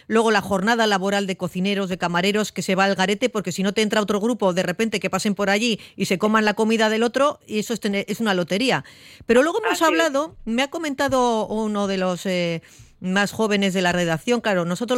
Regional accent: Bilbao, Basque Country, Spain; a nosotros como bilbaínos, como vizcaínos, nos da mucho orgullo

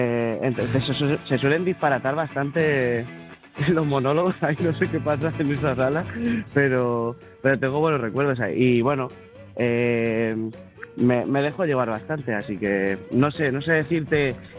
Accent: Móstoles, Community of Madrid, Spain; Yo, por ejemplo, que soy de Móstoles, nos encanta el navajeo.

